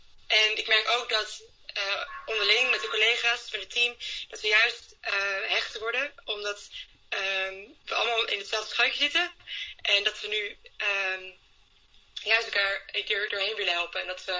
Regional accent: Netherlands; Ik kom uit Nederland. Ik doe nu voor een half jaar vrijwilligerswerk in Alet.

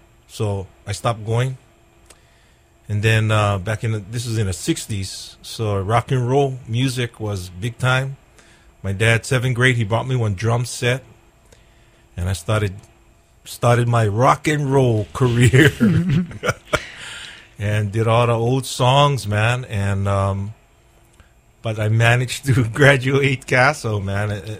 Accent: Kaneohe, Hawaii, United States; I grew up in Kaneohe, God's country

